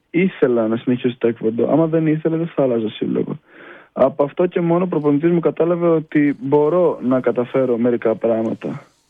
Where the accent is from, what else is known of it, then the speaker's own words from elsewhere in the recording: Lefkotopos, Central Macedonia, Greece; Τη διαδρομή πήγαινε έλα από το χωριό μου στις Σέρες για να κάνω τις προπονήσεις